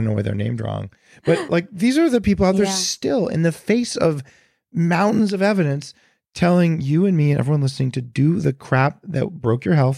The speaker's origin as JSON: {"language": "English", "region": "California", "country": "United States", "said": "But I know I'm from Silicon Valley."}